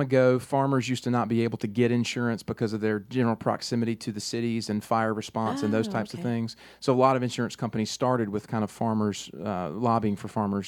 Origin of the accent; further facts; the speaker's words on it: Wilmington, United States; accent: Wilmington accent; because I'm from Wilmington, so I'm a Wilmingtonian through and through.